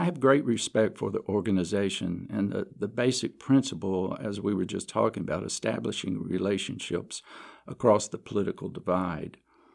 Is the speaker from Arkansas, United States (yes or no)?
yes; Arkansas, United States; Well, I grew up in Arkansas, and I attended Central High School